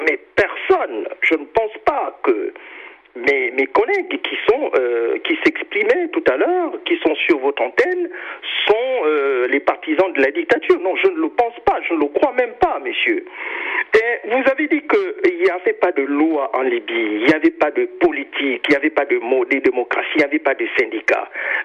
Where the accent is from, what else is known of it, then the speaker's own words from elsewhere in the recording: Gabon; Je vous prends le cas de mon pays d'origine. Vous savez qu'en ce moment, il y a des leaders des syndicats des enseignants de l'enseignement au Gabon